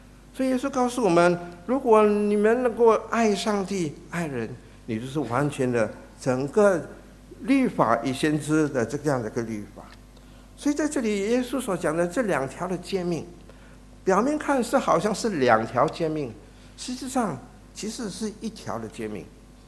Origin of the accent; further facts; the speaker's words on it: China; 我们中国人一句话说，人不为己，天诛地灭